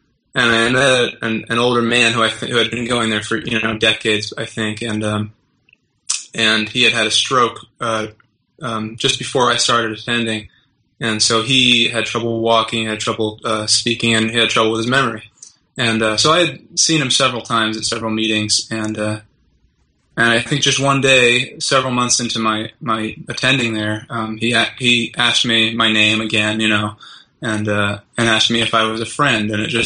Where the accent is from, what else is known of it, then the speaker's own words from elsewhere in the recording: Philadelphia, Pennsylvania, United States; I'd heard about Quakerism and the Friends from growing up in Philadelphia.